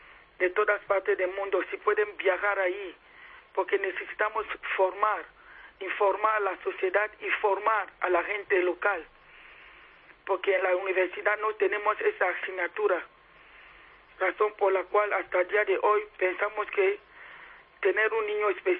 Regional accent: Cameroon; moved away as an adult; now in Spain; Salí de Camerún hace 12 años.

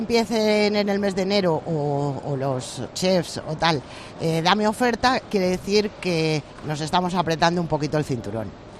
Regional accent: Community of Madrid, Spain; aparte que soy madrileña

